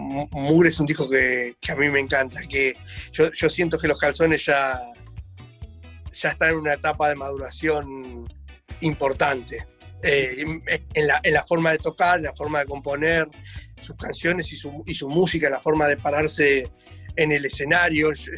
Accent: Argentina; Y entonces como argentino te da un orgullo gigante

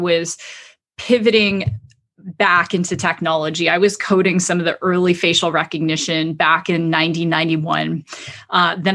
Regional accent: Canada; I'm originally Canadian.

